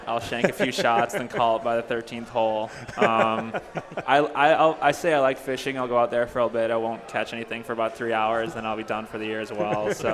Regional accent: Milwaukee, Wisconsin, United States; but I'm from Milwaukee, so it's nice having the Admirals there

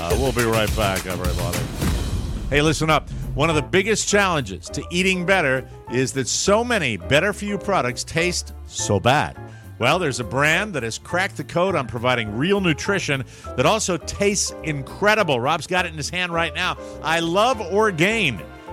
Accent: Fort Myers, Florida, United States; My hometown.

